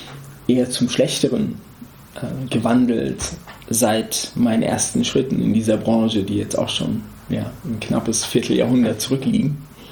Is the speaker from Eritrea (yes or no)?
no; Frankfurt, Hesse, Germany; Jetzt bin ich hier in Frankfurt, in meiner Heimat.